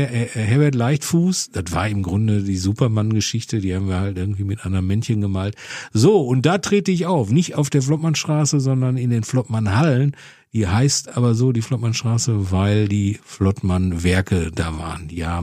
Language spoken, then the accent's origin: German; North Rhine-Westphalia, Germany; Das war wirklich noch so Ruhrgebiet mit Hühnerstall auf dem Hof und so irgendwie. So, und da bin ich groß geworden auf der Flottmannstraße.